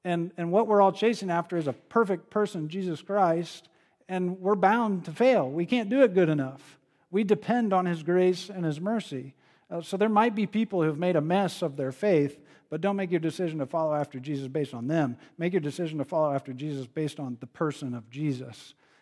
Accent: New Knoxville, Ohio, United States; I'm from Ohio, New Knoxville.

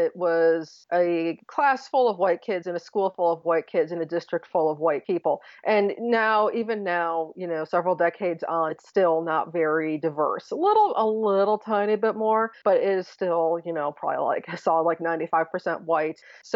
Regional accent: New York, United States; I grew up in Western New York, very close to Buffalo, New York, where OJ had his glory days and became a celebrity playing for the Buffalo Bills.

